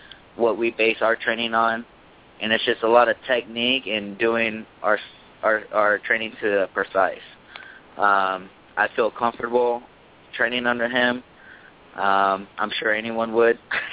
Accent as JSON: {"language": "English", "town": "Auburn", "region": "California", "country": "United States", "tie": "born or raised there", "also_born_or_lived": "Grass Valley", "said": "I grew up north in Auburn, California, Grass Valley."}